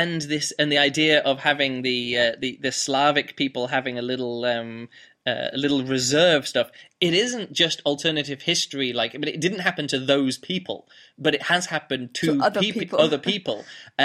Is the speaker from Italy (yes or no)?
no; United Kingdom; now in Berlin, Germany; I am from Britain and I live in Berlin